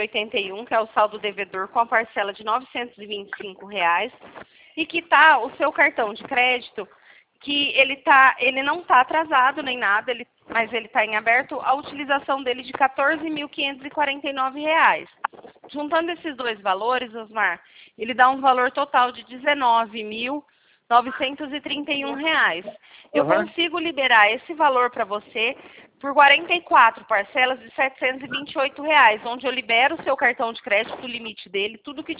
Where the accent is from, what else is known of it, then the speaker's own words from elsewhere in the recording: Presidente Prudente, São Paulo, Brazil; Não, sou de Presidente Prudente